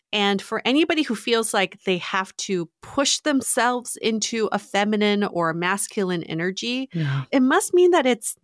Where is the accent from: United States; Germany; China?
China; Beijing; I'm from Beijing. We're known as the loud mouth, straight talking, direct people.